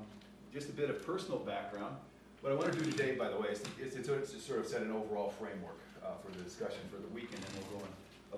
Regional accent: Chicago, Illinois, United States; I come from Chicago. And there I, with my wife Ingrid, have been living and acting in Chicago's civic and political culture for many decades

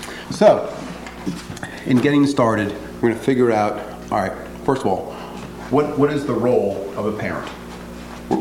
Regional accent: New Jersey, United States; also born or lived in North Carolina; now in Seattle, United States; Currently in Seattle, but like 20 years before that in North Carolina. Although I'm originally from New Jersey, so it's like I'm confused.

